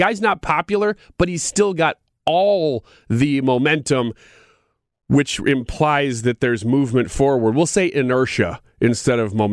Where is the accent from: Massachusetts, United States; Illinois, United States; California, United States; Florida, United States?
Illinois, United States; I'm from Illinois. He's from Missouri.